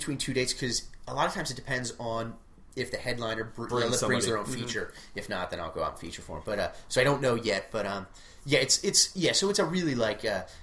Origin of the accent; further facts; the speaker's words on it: Philadelphia, Pennsylvania, United States; especially he found out I was from Philly